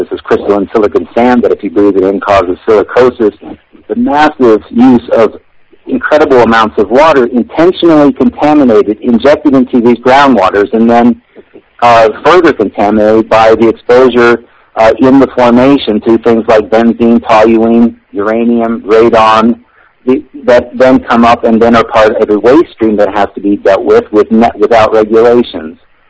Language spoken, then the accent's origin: English; Bethlehem, West Virginia, United States; I'm also from West Virginia. I'm from Bethlehem, West Virginia. I grew up in the woods and swam in the creeks around that region